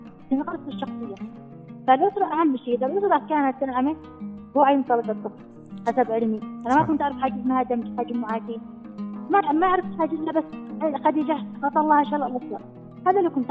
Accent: Amran, Yemen; كوني معاقة وفتاة معاقة وربيت في الريف اليمني في محافظة حمران مدينة حبابة

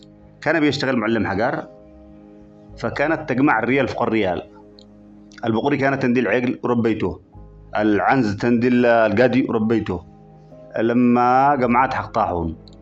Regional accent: Yemen; عندنا باليمن

